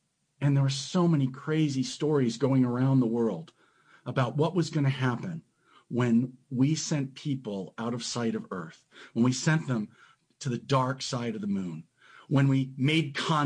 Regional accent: Providence, Rhode Island, United States; moved away; I was from Providence, Rhode Island, a relatively big city with giant history, and we were moving to this little rural town that barely had streetlights.

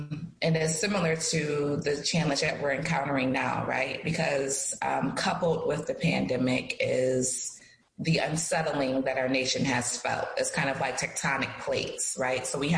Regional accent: Rochester, New York, United States; Because I'm from Rochester, New York, and we don't play around.

